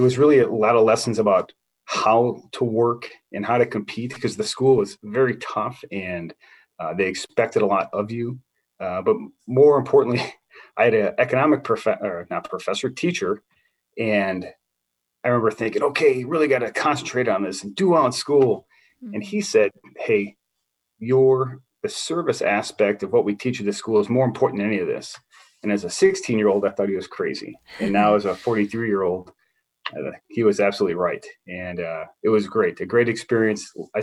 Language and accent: English; Milwaukee, Wisconsin, United States; But I grew up in Wisconsin, in Milwaukee, actually.